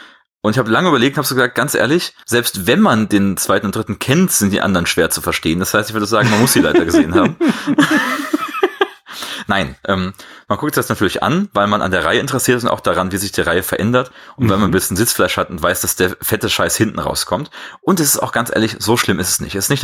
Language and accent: German; Bavaria, Germany; Bin ich da als Bayer nicht verpflichtet, Bakterien zu sagen?